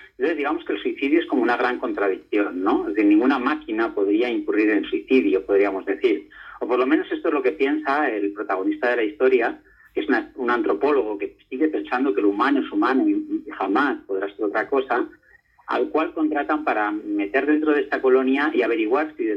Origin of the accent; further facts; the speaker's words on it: Trubia, Asturias, Spain; soy de Trubia y además un enamorado de Asturias